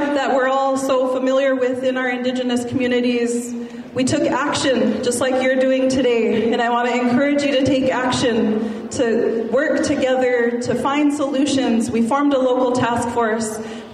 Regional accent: Mandaree, North Dakota, United States; I'm originally from Mandaree, North Dakota, and I'm a citizen of the Mandan, Hidatsa, and Arikara Nation.

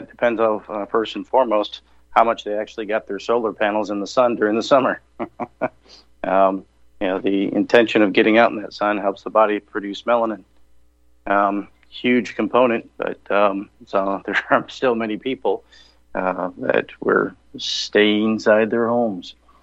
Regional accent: Michigan, United States; I grew up in Michigan.

